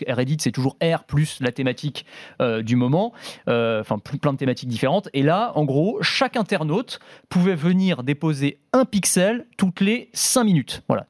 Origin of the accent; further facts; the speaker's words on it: Nantes, Pays de la Loire, France; Moi aussi, hein, je suis nantais, hein, ça compte.